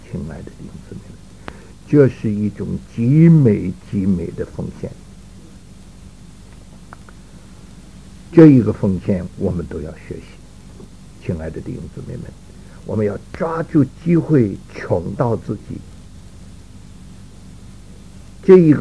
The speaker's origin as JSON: {"language": "Chinese", "region": "North China", "country": "China", "tie": "born or raised there", "said": "我们在北方，我们家乡也有这个故事。"}